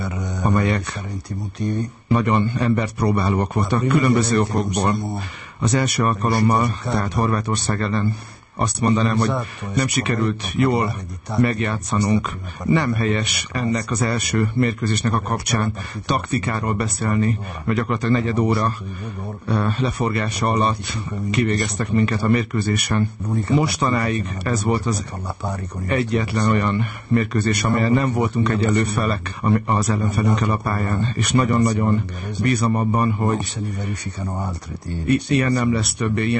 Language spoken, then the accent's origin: Hungarian; Italy; now in Hungary; én Olaszországból származom, ugye egy olyan városból